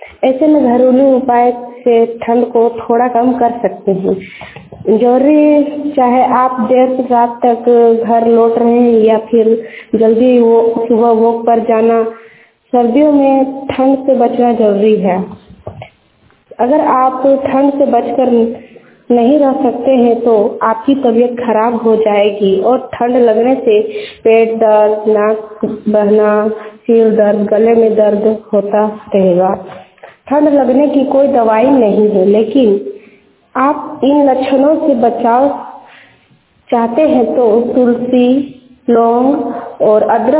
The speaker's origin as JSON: {"language": "Hindi", "region": "Jharkhand", "country": "India", "said": "मैं गोला प्रखंड की रहने वाली हूँ।"}